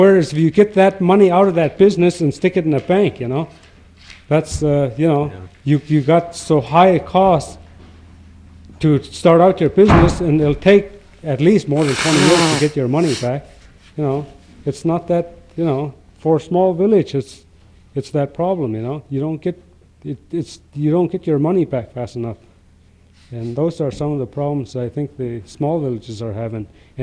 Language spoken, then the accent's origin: English; Chalkyitsik, Alaska, United States; now in Fort Yukon, United States; I live here in Fort Yukon for the past year, but I'm originally from Chalkeetsuk